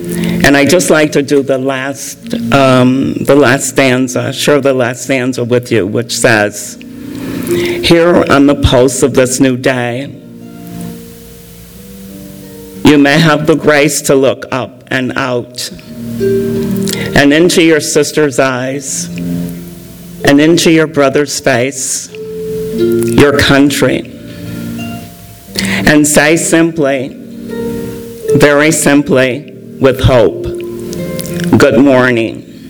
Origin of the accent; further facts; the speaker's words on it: Hope, Arkansas, United States; born there; also born or lived in Illinois; but I was born in Hope, Arkansas, about a couple of years after Bill Clinton. And my parents migrated north with the second migration to Illinois and took me with them.